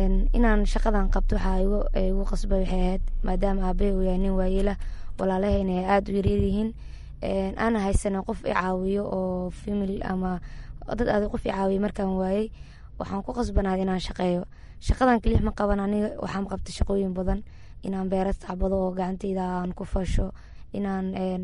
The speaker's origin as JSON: {"language": "Somali", "town": "Beledweyne", "region": "Hiiraan", "country": "Somalia", "tie": "born there", "said": "waxaan ku dhashay gobolka Hiiraan, magaalada Beledweyne 1998."}